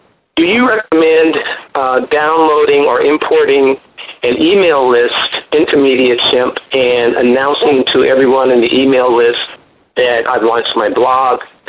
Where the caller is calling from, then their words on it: California, United States; I'm calling you from Southern California, the Inland Empire.